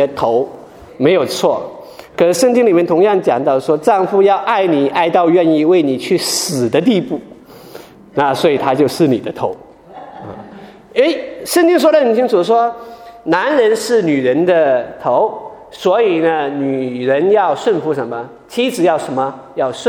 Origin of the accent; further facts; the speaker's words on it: China; 我是在中国大陆长大的